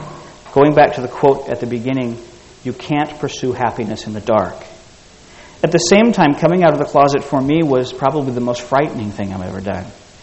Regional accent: Los Angeles, California, United States; I grew up in Los Angeles. There were lots of opportunities for me to overcome stereotypes

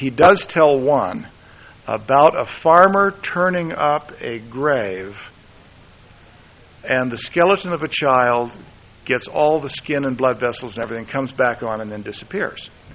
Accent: California, United States; Okay, now I'm fresh from California.

